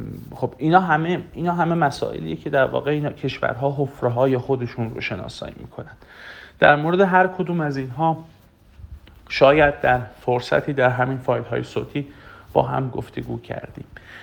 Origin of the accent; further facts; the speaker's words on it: Iran; اینو من به عنوان یک ایرانی صرفا نمیگم